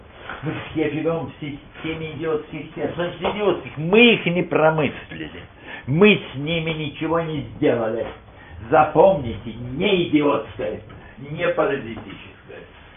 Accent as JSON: {"language": "Russian", "region": "Moscow", "country": "Russia", "tie": "born there", "moved": "as an adult", "said": "я родился в Москве в 1929 году, уехал из того же города в 74-м в возрасте 45"}